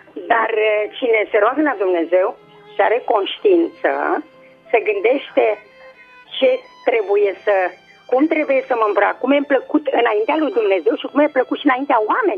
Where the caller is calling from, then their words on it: Craiova, Dolj, Romania; de la Craiova.